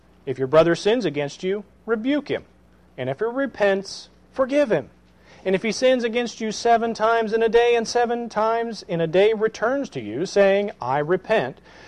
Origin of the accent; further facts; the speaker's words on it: Atlanta, Georgia, United States; I mean, that happened when I grew up in Atlanta a lot. The high school that I was at, you know, 2,000 or 3,000 kids there.